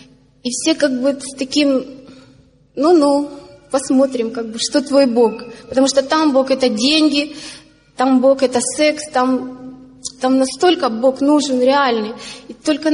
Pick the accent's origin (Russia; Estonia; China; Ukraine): Ukraine; я сама из Украины